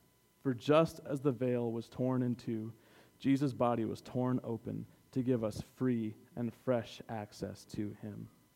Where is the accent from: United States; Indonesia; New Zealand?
United States; Indiana; Like, why wouldn't you hire me? I'm from Indiana. Like, I'm the hardest worker out here.